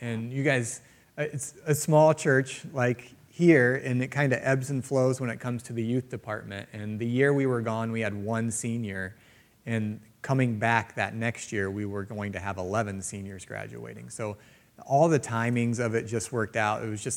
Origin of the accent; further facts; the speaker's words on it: Ohio City, Ohio, United States; I actually had an Ohio City address growing up, but it was 1232 Harrison Center Road.